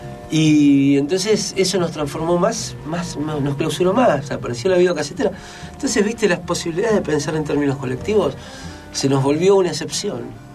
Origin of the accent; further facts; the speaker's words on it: Buenos Aires, Argentina; En el barrio donde yo vivía, yo me crié ahí en Buedo, donde termina Buedo, cerca de Pompeya